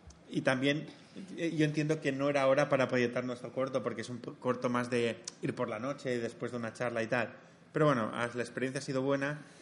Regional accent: Badalona, Catalonia, Spain; porque yo soy de Badalona

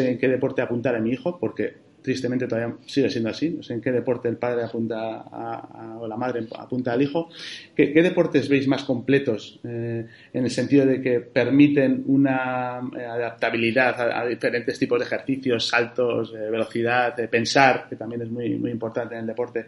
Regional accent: Basque Country, Spain; por ejemplo en el País Vasco, los tres somos del País Vasco

